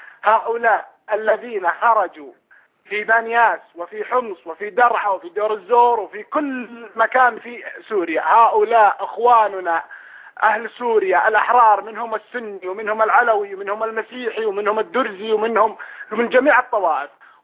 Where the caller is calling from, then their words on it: Saudi Arabia; أنا من السعودية أكلمك